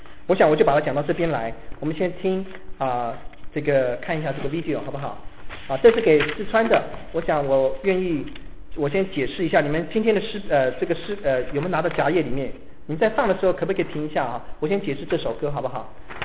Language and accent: Chinese; Taiwan; born there; 我是从台湾出生，可老家在中国。我在台湾的时候，人家说你是外省人，我到了中国，你知道我常到中国去，我到中国人家就跟我讲你是哪里人，台湾人，我就不知道我是哪里人了。